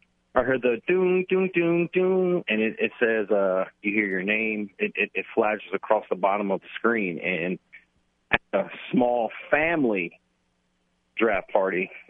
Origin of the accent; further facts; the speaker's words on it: Chicago, Illinois, United States; And I'm from Chicago. Originally, I'm born in Chicago. And, yeah, my grandparents, they still live in the house that they raised me in.